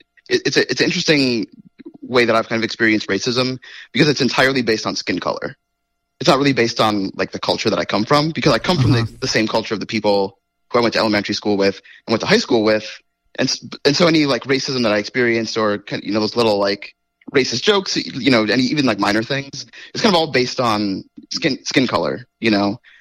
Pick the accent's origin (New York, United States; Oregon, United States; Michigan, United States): Michigan, United States; now in Chico, United States; Yeah, so I grew up in Michigan, and I moved to Chico. It'll be 2 years in August. So I grew up in rural Michigan, and I am mixed race, so my dad is black.